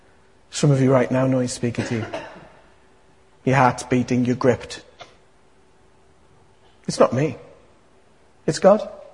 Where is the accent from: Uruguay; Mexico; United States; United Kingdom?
United Kingdom; North East England; when I was a kid growing up in Teesside, there was this village, some of you might even know this village